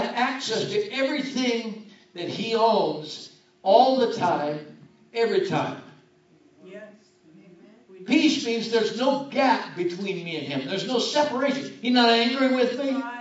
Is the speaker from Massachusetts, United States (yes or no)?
no; Washington, United States; I'm from Whatcom County.